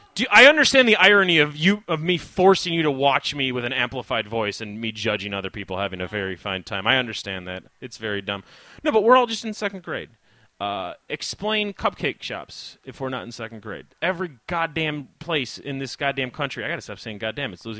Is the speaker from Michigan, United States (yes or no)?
no; Illinois, United States; I grew up 10 minutes outside of Chicago, directly west, which, if you've never been, is essentially the New Jersey of Chicago. We were white trash.